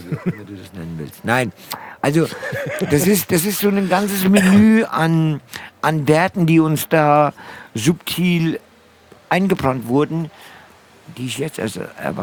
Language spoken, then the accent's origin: German; Frankfurt, Hesse, Germany; ich war aus Bornheim